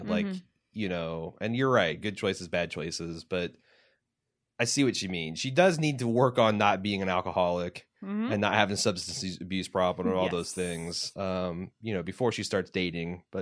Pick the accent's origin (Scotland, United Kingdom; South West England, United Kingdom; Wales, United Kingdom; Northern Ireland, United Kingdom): Scotland, United Kingdom; Well, like I'm Scottish. I'm like so-so. It break me heart.